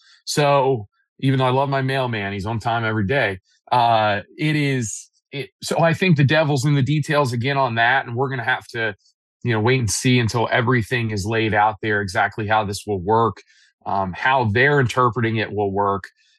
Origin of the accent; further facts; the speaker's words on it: New Jersey, United States; You know, I grew up in New Jersey. Anyone who's driven through New Jersey knows if you're going to be protected by FOPA, you better fuel up at one bridge before you cross in.